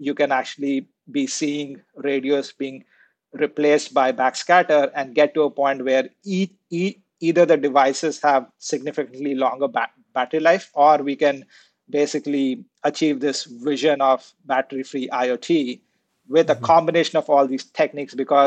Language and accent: English; India; So I grew up in India.